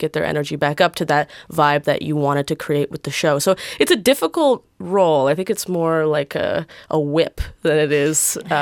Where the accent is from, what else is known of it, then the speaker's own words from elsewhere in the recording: Toronto, Ontario, Canada; now in Melbourne, Australia; I come from Toronto, which is a very multicultural city. So it is a little bit more diverse in terms of race, but still not up to par. I found when I came to Melbourne, the racial diversity was a lot less.